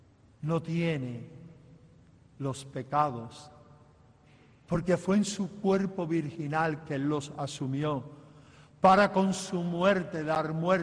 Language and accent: Spanish; Cuba